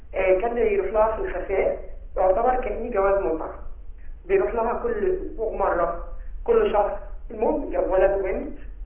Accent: Alexandria, Alexandria Governorate, Egypt; أنا من اسكندرية

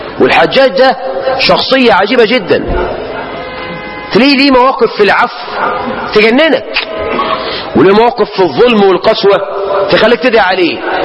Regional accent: Egypt

